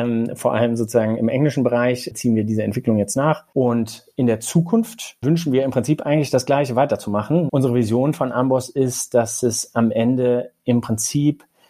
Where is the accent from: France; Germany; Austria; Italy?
Germany; Braunschweig, Lower Saxony; born there; ich komme gebürtig aus Braunschweig, habe Medizin in Göttingen studiert